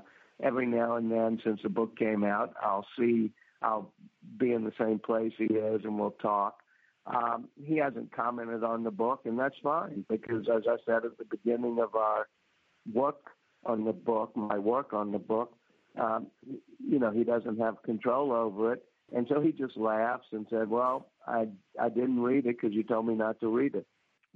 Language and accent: English; New Orleans, Louisiana, United States; I'm from New Orleans, which is an old city, and I love cities that are beautiful.